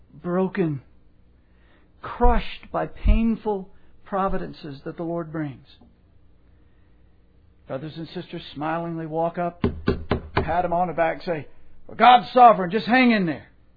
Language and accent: English; Louisiana, United States; I grew up in South Louisiana where I heard on a regular basis